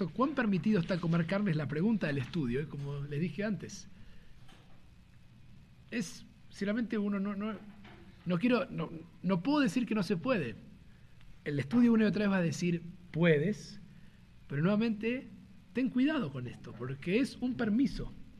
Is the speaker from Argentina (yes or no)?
yes; Argentina; Un argentino, además, difícil. Yo no soy un argentino típico tampoco en algunas cosas, pero...